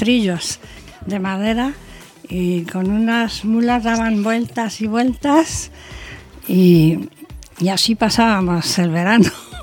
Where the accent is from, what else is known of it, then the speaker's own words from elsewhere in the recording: Galapagar, Community of Madrid, Spain; yo nací en el 1930 y en Galapagar. Y fuimos 9 hermanos.